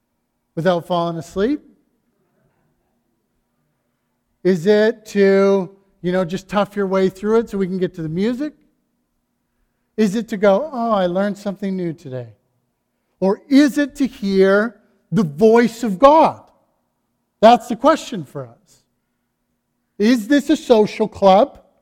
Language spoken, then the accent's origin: English; Calgary, Alberta, Canada; when I grew up in Calgary, we had another church in the city that our youth groups were like competitive with each other.